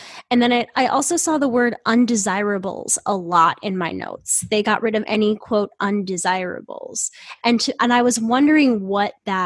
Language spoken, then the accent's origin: English; Ireland; We are not still, being abused and harassed by people because we're Irish.